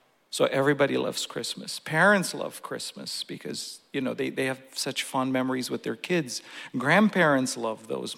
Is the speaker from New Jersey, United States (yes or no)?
no; Portland, Oregon, United States; And growing up in Portland, it was Clackamas Town Center Mall.